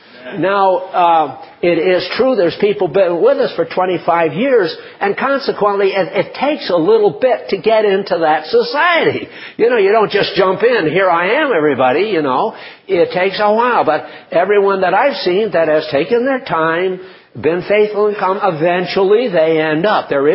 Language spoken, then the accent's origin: English; United States; I am guilty of slander and gossip and exercising my prerogative to talk as an American.